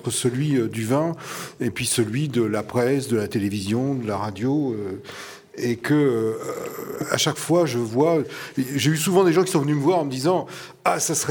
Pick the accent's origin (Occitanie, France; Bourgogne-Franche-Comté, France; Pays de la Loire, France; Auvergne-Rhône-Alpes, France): Bourgogne-Franche-Comté, France; Moi, je suis originaire du Morvan. On est un pays froid et les colères montent doucement.